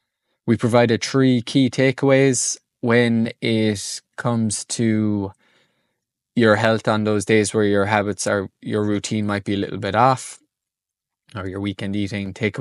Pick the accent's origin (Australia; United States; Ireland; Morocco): Ireland; Growing up in Ireland, I have degrees in a lot of things.